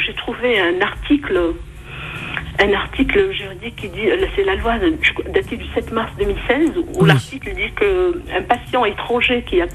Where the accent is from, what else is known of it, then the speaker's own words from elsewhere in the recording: Algeria; en retournant chez moi en Algérie